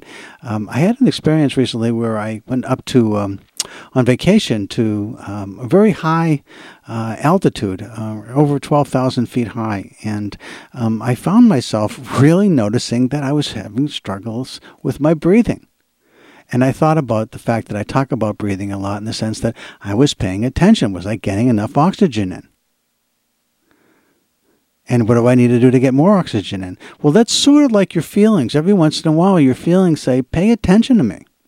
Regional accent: Massachusetts, United States; I was brought up and raised in Massachusetts, and I'm a loyal sports fan of the Boston teams, or the New England teams.

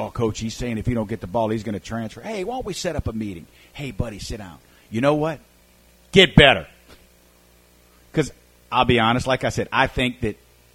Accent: Michigan, United States; born and raised in Michigan, so I know a little Michigan.

